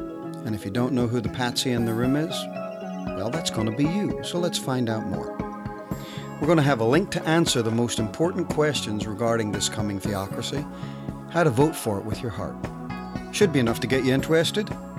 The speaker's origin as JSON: {"language": "English", "region": "Northern Ireland", "country": "United Kingdom", "tie": "born or raised there", "lives_now": "United States", "said": "I cared for those who had hardened themselves into the violent voice of the tribe while growing up in Northern Ireland."}